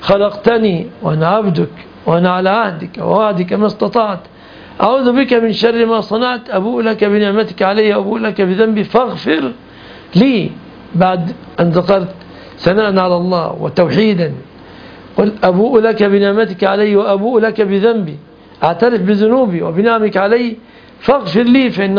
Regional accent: Egypt; عندنا في مصر ما يفهمون المعاني كثيرا

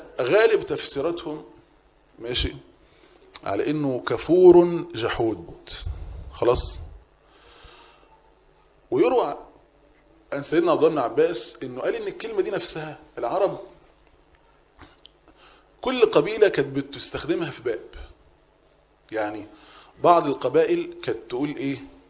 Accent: Egypt; يعني احنا مصريين مش كلمة مش مألوفة يعني بالنسبة لنا

